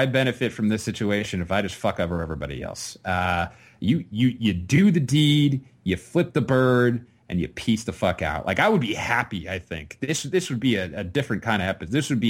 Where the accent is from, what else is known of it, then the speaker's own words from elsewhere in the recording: Canada; It's 10 and 6 in Canada. I'm from Canada. I have that excuse.